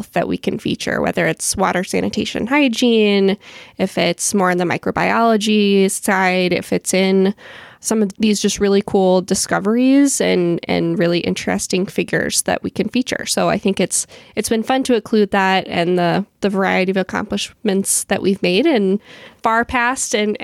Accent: Illinois, United States; I'm originally from Illinois, so I knew I needed to put the Chicago River reversal on there too.

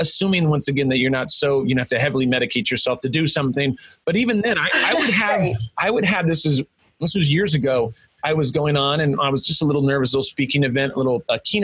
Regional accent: Ireland; And I'm like, I'm Irish. It doesn't mean I like drink before my keynotes

